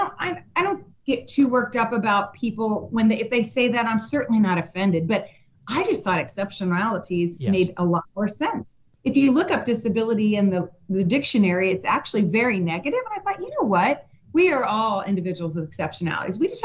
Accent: Cincinnati, Ohio, United States; Our community, I'm from Cincinnati, Ohio, and it's an amazing community.

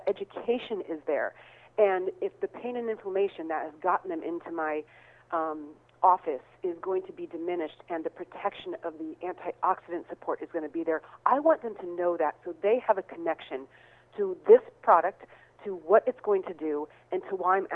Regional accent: Midwest, United States; I mean, I have to tell you, I grew up in the Midwest, and I didn't know any better.

